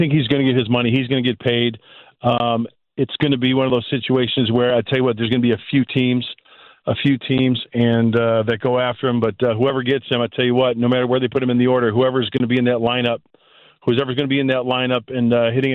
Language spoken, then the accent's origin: English; Joliet, Illinois, United States; also born or lived in Aurora; Joliet's great. Very proud to be from there. I was born in Aurora. Lived there a year. Then my parents moved to Joliet. And I tell you what, great childhood.